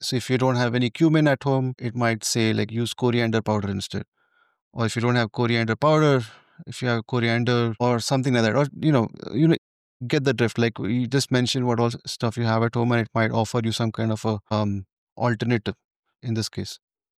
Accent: India; So I'm Indian, just for a context. So as an Indian, I try to make veg pulao

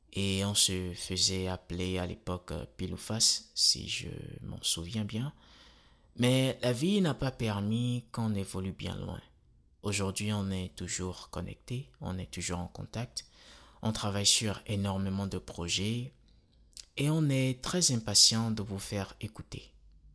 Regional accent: Benin; born there; Je suis né au Bénin, pays dont j'endosse fièrement la nationalité, en ajout à la nationalité américaine que j'ai obtenue il y a quelques années. J'entre à peine dans ma trentaine, je suis mari et père.

